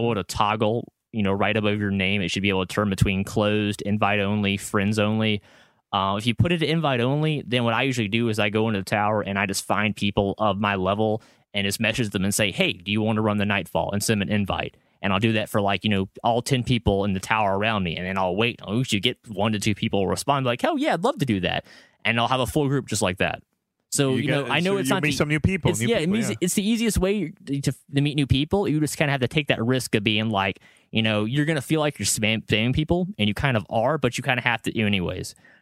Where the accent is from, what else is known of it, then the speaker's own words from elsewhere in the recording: Atlanta, Georgia, United States; Yeah, I'm shaming my hometown of Atlanta here.